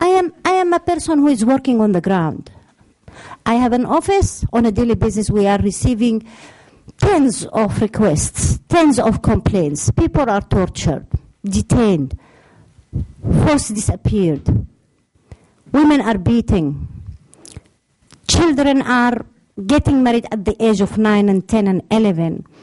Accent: Yemen; I'm from a country that is beneath Saudi Arabia. I don't tend to say that I'm from Yemen.

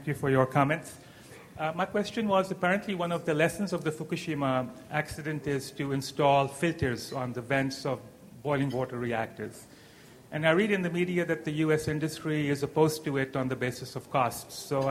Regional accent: Canada; I was pleased to hear that you are going to my home country, Canada.

